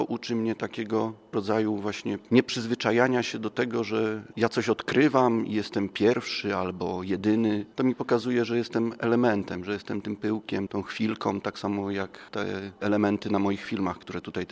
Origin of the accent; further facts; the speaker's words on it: Łódź, Łódź Voivodeship, Poland; born there; Urodziłem się w Łodzi. Mieszkam od 25 lat. Po studiach zrezygnowałem z uroków miasta, przeprowadziłem się na wieś.